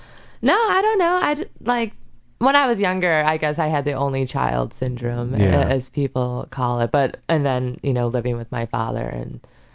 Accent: Milwaukee, Wisconsin, United States; Actually, born and raised in Milwaukee.

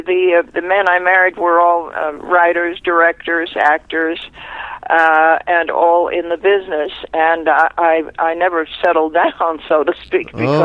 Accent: Brooklyn, New York, United States; born there; now in Los Angeles, United States; No, I was born in Brooklyn.

